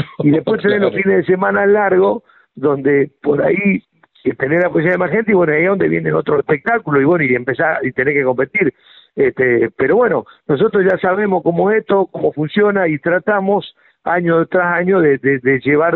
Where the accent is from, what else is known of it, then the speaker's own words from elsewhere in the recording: Argentina; Así somos los argentinos